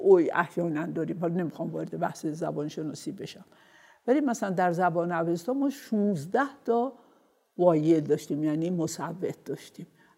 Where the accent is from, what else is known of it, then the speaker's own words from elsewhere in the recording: Azerbaijan, Iran; من خودم آذربایجانی هستم، خیلی خوب ترکی حرف میزنم، با دوستان دوره بچگیم و اینها هم همیشه ترکی حرف میزنیم.